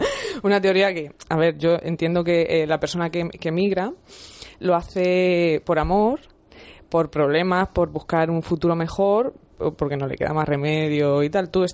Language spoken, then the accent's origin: Spanish; Ciudad Real, Castilla-La Mancha, Spain; Yo no soy de Toledo, soy de Ciudad Real.